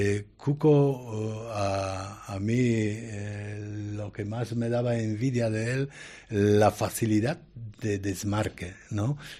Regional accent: Poland; Spanish is a second language; soy de Polonia, de un país católico

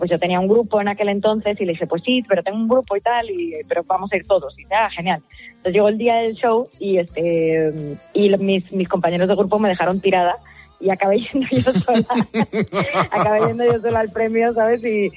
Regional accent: Las Rozas, Community of Madrid, Spain; born or raised there

